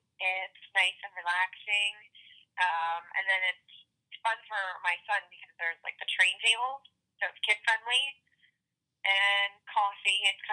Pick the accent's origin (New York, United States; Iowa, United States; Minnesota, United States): New York, United States; Rochester; now in Hatfield, United States; Rochester, New York.